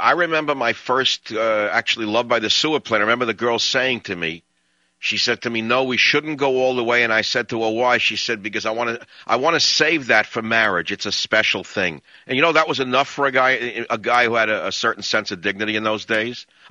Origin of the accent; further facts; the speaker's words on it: Bronx, New York, United States; Yeah, but I'm not from Brooklyn. I'm from the Bronx. Nevertheless, it's close enough.